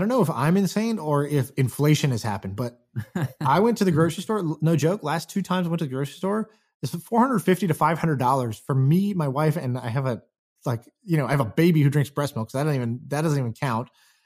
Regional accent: Houston, Texas, United States; I in middle school, I used to eat the school lunch in Texas. I grew up in Houston, Texas in middle school.

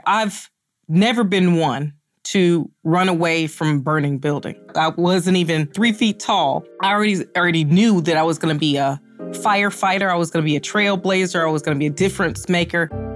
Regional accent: Chicago, Illinois, United States; I'm born and raised in Chicago, but I feel right at home here

